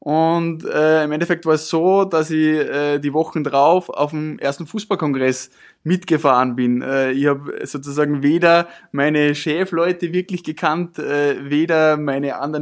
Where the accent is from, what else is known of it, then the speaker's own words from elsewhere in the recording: Upper Austria, Austria; bin gebürtig aus Oberösterreich, bin 25 Jahre alt